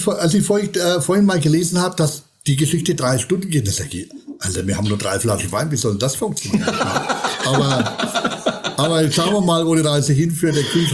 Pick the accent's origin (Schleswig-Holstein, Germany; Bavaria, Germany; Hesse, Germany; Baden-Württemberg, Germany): Bavaria, Germany; Schweinfurt; in meiner Heimat